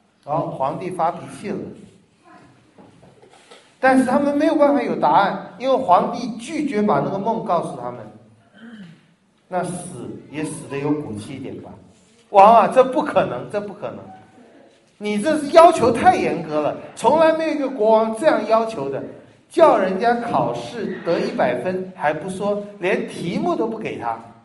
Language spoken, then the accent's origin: Chinese; Taiwan; 我是台湾来的